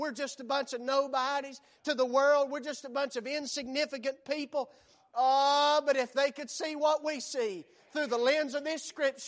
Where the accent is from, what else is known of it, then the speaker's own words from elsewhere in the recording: United States; In our country, and I thank God that I'm an American. There's not anywhere else in this world I'd rather live.